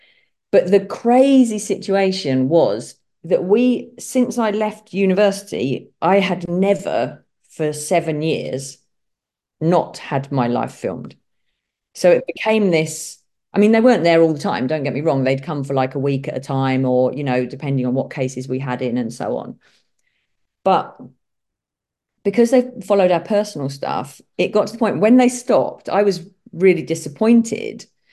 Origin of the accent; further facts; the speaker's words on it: South East England, United Kingdom; accent: Kent; because a lot of people recognize my terrible Kent accent.